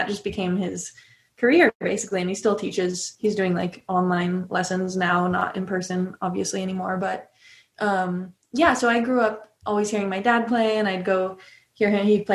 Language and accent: English; California, United States; So I grew up in California. My dad is from Illinois, and his dad played the banjo, my grandpa.